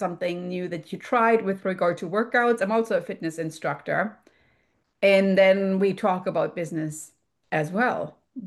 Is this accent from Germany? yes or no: yes; Germany; English is a second language; you can hear from my accent, born in Europe, particularly in Germany, actually.